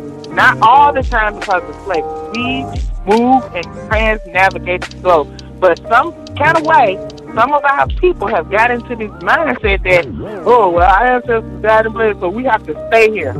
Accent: Mississippi, United States; You know, and I grew up in Mississippi, so I'm used to well. We had well in Mississippi, you know.

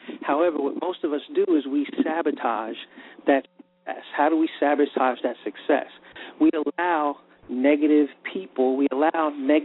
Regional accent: United States; We were born in the United States. We were raised in the United States.

